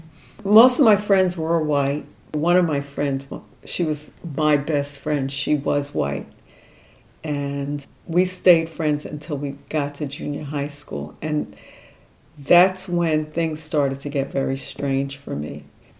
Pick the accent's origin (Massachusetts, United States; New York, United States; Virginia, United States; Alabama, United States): New York, United States; I grew up in East New York from the age 6. I think I left when I was about 20 years old.